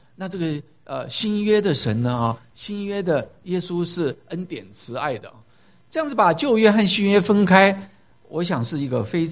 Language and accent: Chinese; China; 尤其是对我们中国人来说，我想可能是我们中国人长久在这个帝王，而且是在这个封建制度的压制之下